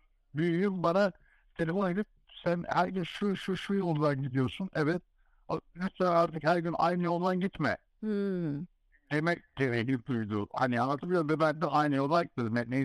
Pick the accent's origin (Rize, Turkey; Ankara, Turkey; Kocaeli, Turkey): Ankara, Turkey; Yani ben bütün küçüklüğüm Ankara'da ya yani ben doğma büyüme Ankaralıyım ama gazeteci babamın oğlu olarak da doğma büyüme Ankaralıyım.